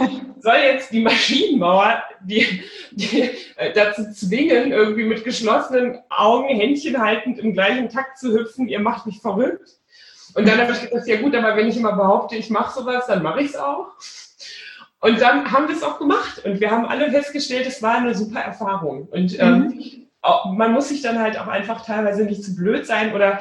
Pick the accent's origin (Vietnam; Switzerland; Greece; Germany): Germany; Rhineland; born there